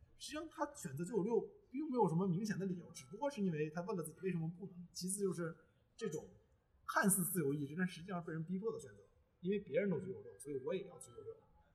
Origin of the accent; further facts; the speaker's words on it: China; 像我上学的时候，作为一个中国人，我们上学时候被最常灌输的概念就是努力等于成功